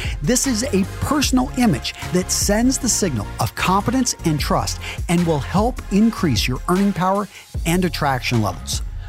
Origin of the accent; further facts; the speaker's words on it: Texas, United States; growing up in West Texas, I think it was when I had to actually be responsible for others.